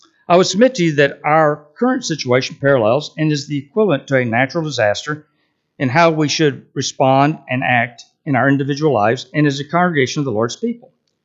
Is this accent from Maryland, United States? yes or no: no; Houston, Texas, United States; I grew up in the Houston, Texas area, which is located along the Gulf Coast.